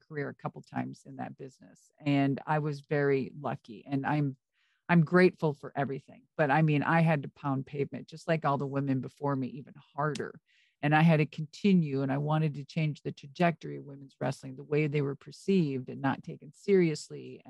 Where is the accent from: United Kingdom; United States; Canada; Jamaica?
United States; Minnesota; Whatever. I'm from Minnesota, so hey.